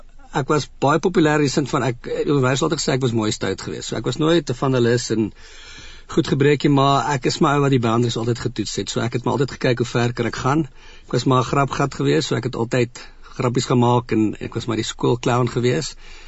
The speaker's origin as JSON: {"language": "Afrikaans", "town": "Pretoria", "region": "Gauteng", "country": "South Africa", "tie": "born or raised there", "said": "Doodgewone ou wat 'n doodgewone salaris verdien hier in die Moot. Ek het in die Moot groot geword. Was op Driefontein Noord Laerskool op skool gewees en toe in Oosmoot in die hoërskool."}